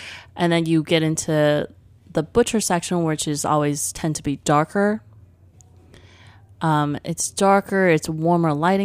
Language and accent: English; Taipei, Taiwan; When I grew up in Taipei in the early 80s, there was not clean supermarkets.